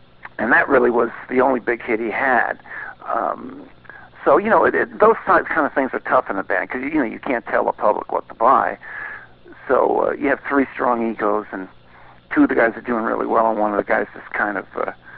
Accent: Bronx, New York, United States; Oh, I grew up in the Bronx, and New York was a very exciting time musically.

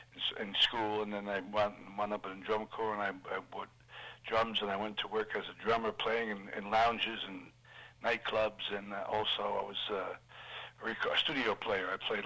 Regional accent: New Jersey, United States; also born or lived in North Adams, Massachusetts; Yeah, raised in New Jersey.

